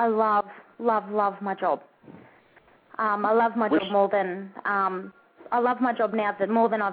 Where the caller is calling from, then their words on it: Newcastle, New South Wales, Australia; I'm calling from Newcastle.